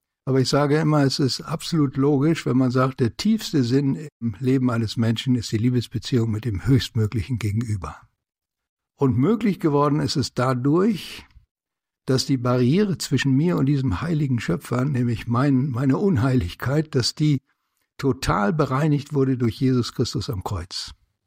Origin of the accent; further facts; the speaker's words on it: Namibia; ich bin in Namibia aufgewachsen und bin dort mit allerhand Naturphänomenen konfrontiert gewesen, wie zum Beispiel dem namibianischen Nachthimmel.